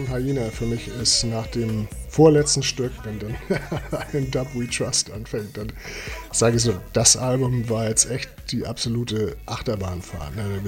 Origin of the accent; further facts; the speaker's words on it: Hamburg, Germany; dann hier in Hamburg, meine Heimatstadt, vor irgendwie 80 Leuten